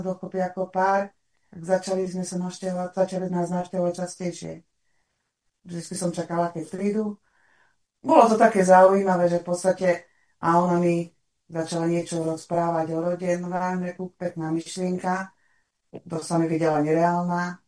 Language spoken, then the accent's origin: Slovak; Detva, Banská Bystrica Region, Slovakia; Detviančanka, ako zvyknem vraviť, že mám doteraz nožík v sáre. Ale no, v podstate som Slovák, no. Ja sa cítim Slovák